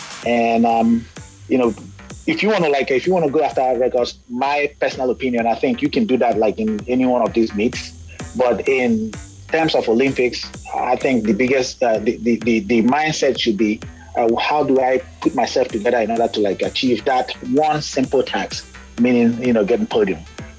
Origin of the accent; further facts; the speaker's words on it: Nigeria; because I'm a Nigerian.